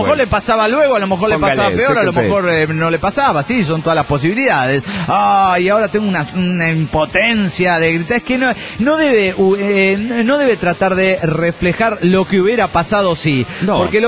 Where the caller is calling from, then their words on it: Managua, Nicaragua; de Managua, Nicaragua.